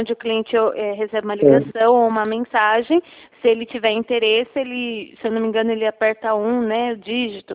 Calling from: Bauru, São Paulo, Brazil; Eu sou daqui do estado de São Paulo, falo da cidade de Bauru.

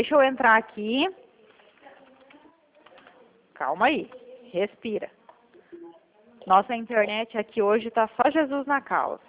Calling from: Paraná, Brazil; É, o meu sotaque é diferente, né? Eu tô aqui no Paraná.

